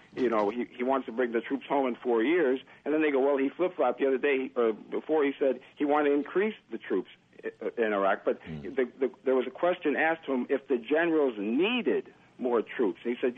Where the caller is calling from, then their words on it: Southern Pines, North Carolina, United States; Yeah, I'm from Southern Pines, North Carolina.